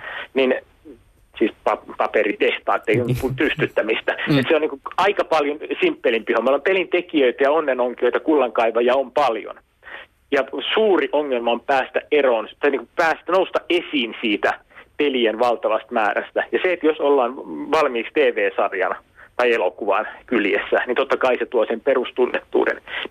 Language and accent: Finnish; Mikkeli, South Savo, Finland; Nyt mun kotikaupunkini Mikkelin